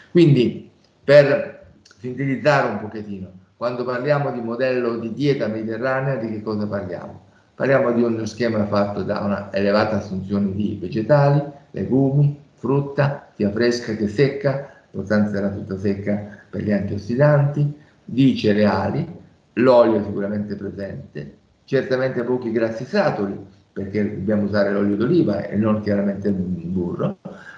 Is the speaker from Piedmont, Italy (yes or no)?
yes; Piedmont, Italy; Io, insomma, comincio ad avere una certa età, quindi mi ricordavo che io vengo dal Piemonte, dalla campagna delle Langhe